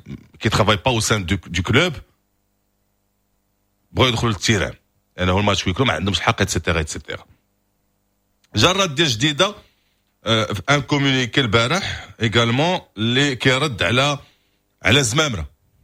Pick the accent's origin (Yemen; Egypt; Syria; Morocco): Morocco; لانه الاستقبال عندنا احنا كمغاربه استقبال كيكون كتستقبل الناس كترحب بالناس